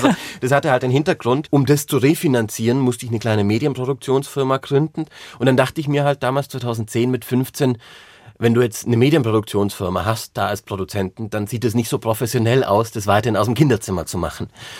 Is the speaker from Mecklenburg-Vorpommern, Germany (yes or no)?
no; Baden-Württemberg, Germany; Nee, ich als Schwabe muss gestehen